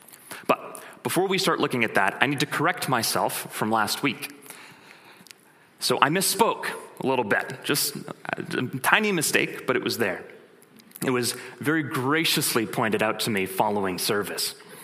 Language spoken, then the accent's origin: English; Canada; Generation Z, or because we're Canadian, Gen Z, is a generation that follows millennials.